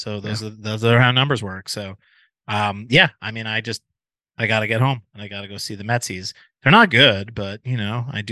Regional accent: New York, United States; now in Los Angeles, United States; I start telling people I'm from New York. Like it's really shitty here. I really don't like it. I want to come home.

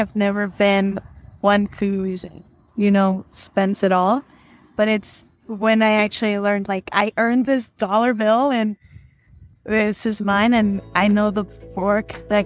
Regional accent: New York, United States; and I grew up in New York, so it was really hard to justify paying expensive rent when I had a place at home.

